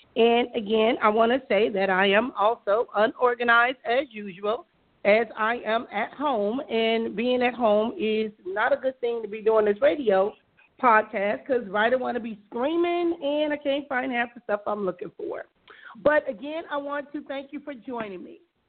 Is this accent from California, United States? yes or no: yes; Compton, California, United States; And many of us, you know, that are my Facebook friends, we are from Compton.